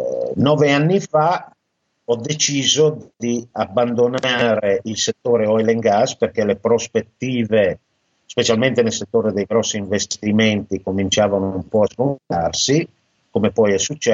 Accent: Mantua, Lombardy, Italy; moved away as an adult; Io sono originariamente di Mantova.

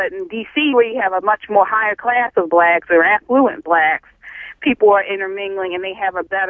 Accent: Maryland, United States; I'm African American, and growing up in Anne Arundel County, I was in D.C. a lot, in Columbia.

